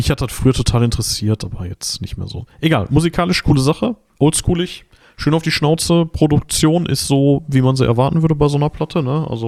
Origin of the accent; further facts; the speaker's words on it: Gladbeck, North Rhine-Westphalia, Germany; Aus meiner alten Heimatstadt, aus Gladbeck, Westfalen, kommt eine Truppe